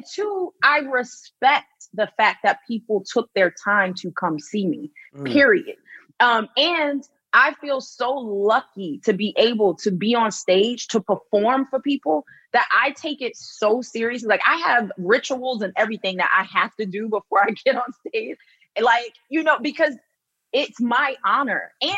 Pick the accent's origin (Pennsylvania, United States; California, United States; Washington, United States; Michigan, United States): Pennsylvania, United States; Philadelphia; I'm from Philly. They will boo the shit out of you real quick.